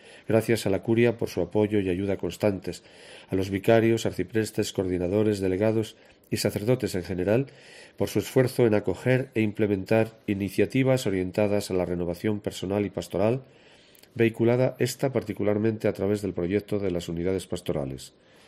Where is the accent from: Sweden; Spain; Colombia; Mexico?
Spain; Castile and León; Enviado por el Papa Francisco, llegaba a mi tierra leonesa para caminar junto a gente conocida y querida.